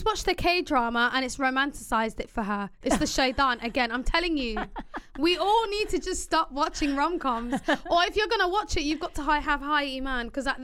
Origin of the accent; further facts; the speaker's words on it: Somalia; I'm from Somalia.